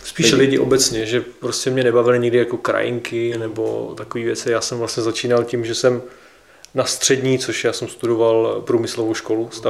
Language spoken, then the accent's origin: Czech; Hradec Králové, Hradec Králové Region, Czechia; Hele, jsem z Hradce Králové, krásný město mimochodem.